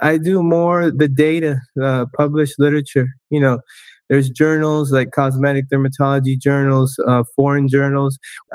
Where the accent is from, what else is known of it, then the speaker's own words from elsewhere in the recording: Miami, Florida, United States; I was born and raised in Miami.